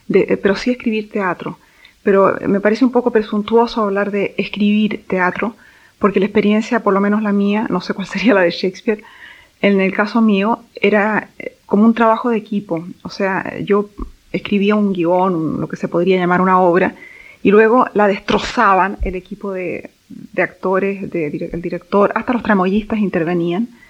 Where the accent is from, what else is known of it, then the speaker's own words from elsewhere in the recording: Chile; moved away as an adult; also born or lived in Venezuela; hasta que salí de Chile por razones personales. Y me encontré en Venezuela